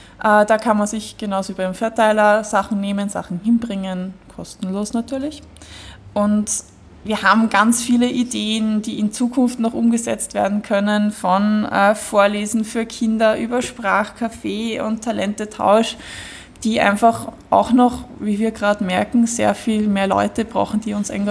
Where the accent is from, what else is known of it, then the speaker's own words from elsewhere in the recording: Gersthof, Vienna, Austria; Genau, also wir kennen Gersthof, wir sind alle aus Gersthof und wir wissen um die Gegebenheiten dieser Ecke hier